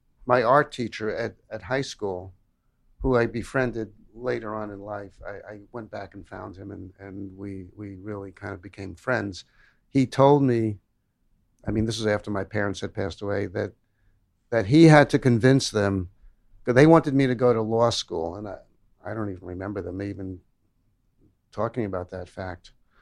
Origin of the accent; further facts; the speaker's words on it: Brooklyn, New York, United States; Growing up in Brooklyn at that time, I tell this story a lot, that I grew up near Coney Island.